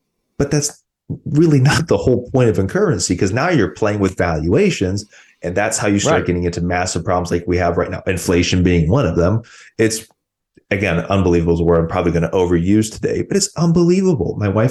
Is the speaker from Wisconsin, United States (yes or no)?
yes; Wisconsin, United States; I grew up in Southeast Wisconsin, maybe 30, 45 minutes outside Milwaukee.